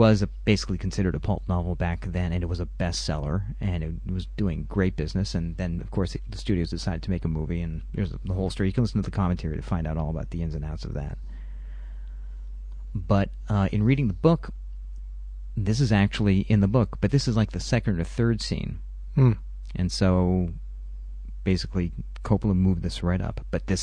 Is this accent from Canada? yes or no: yes; Quebec, Canada; I've said I grew up in Quebec, and where we had the film classification system of for all 14 and over and 18 and over